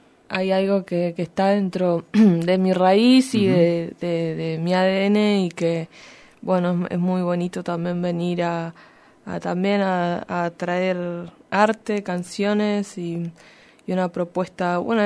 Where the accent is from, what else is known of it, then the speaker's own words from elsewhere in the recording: Buenos Aires, Argentina; yo soy de Buenos Aires, mi papá nació en Santa Rosa de La Pampa